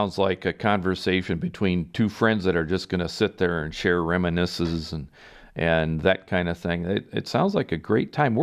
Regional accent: Wisconsin, United States; I'm originally from Wisconsin, and every time I go back, I go like I've never really left

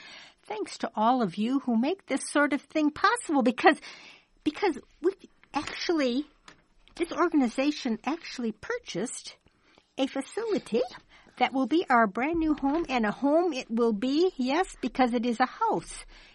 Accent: Midwest, United States; these taste combinations are not something I grew up with here in the Midwest

